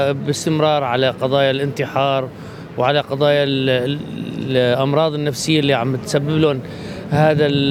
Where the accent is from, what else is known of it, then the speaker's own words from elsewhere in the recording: Syria; now in Australia; نحن كسوريين وأصلا كأستراليين